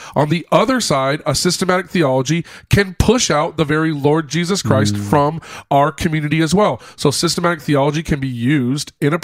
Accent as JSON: {"language": "English", "region": "California", "country": "United States", "said": "I'm from Southern California."}